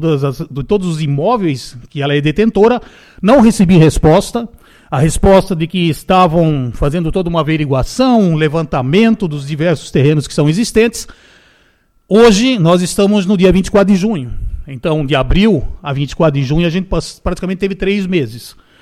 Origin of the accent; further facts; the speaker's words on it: Curitiba, Paraná, Brazil; now in Guabiruba, Brazil; eu não sou guabirubense nascido aqui. Eu nasci no Paraná, eu sou curitibano.